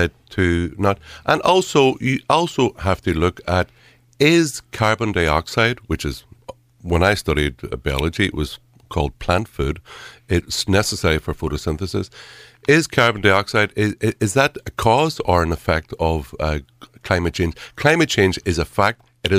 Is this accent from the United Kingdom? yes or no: yes; Derry, Northern Ireland, United Kingdom; when I was a kid growing up in Derry